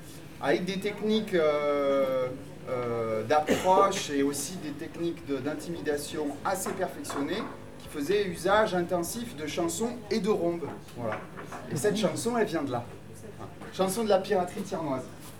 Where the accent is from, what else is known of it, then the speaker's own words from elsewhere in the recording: Thiers, Auvergne-Rhône-Alpes, France; Moi je viens de Thiers, dans le Puy-de-Dôme.